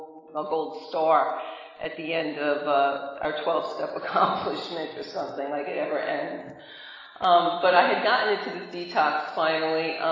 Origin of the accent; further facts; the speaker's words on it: Brooklyn, New York, United States; accent: Brooklyn; That's why I said I'm not in Brooklyn anymore, as if you couldn't tell I'm from Brooklyn, right? It's probably still have a little bit of the accent.